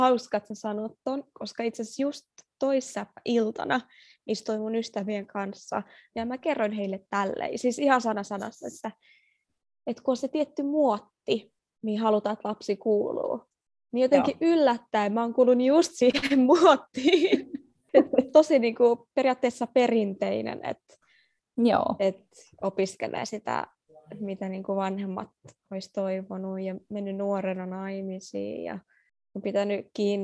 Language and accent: Finnish; Afghanistan; now in Finland; Mä oon siis tosiaan kotoisin Afganistanista ja mä sanoisin, että koska Afganistan on kuitenkin tämmöinen heimoyhteiskunta, niin vaikka mä kuulun tähän Suomen afganistanilaiseen yhteisöön